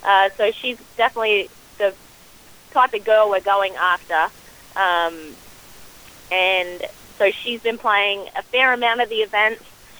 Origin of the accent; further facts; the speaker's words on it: Brisbane, Queensland, Australia; We grew up in Brisbane, north of Sydney.